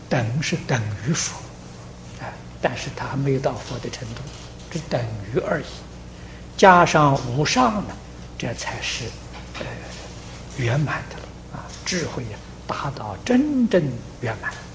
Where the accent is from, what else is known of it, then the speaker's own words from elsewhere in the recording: China; 就是我们中国人俗话讲成佛